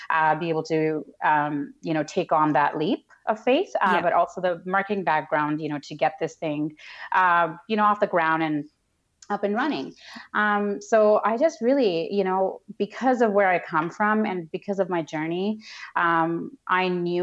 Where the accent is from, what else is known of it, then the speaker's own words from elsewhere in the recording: Pakistan; I was raised in Pakistan, and, I was always told what to do, what not to do, as a girl growing up.